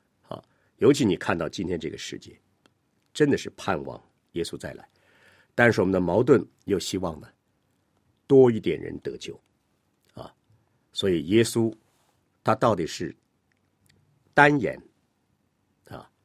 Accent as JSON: {"language": "Chinese", "country": "China", "said": "突然用我们中国人平常讲的话叫恍然大悟啊"}